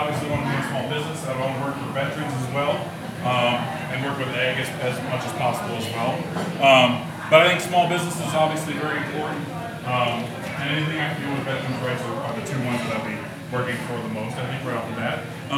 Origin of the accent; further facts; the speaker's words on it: Knoxville, Tennessee, United States; I come from Knoxville, I come from Marion County, that is very, very red.